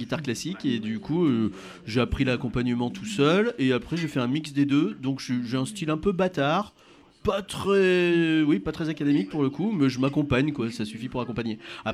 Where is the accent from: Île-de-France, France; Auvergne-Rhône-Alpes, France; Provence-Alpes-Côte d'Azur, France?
Auvergne-Rhône-Alpes, France; à Lyon maintenant depuis 6 ans, mais j'ai d'abord été estampillé chanteur toulousain parce que j'ai fait mes deux premiers albums à Toulouse. Mais sinon, je viens d'Auvergne, comme tout le monde.